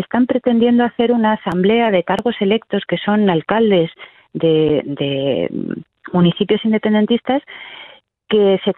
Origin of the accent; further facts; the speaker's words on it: Spain; como representante europea, como española y como portavoz de los ciudadanos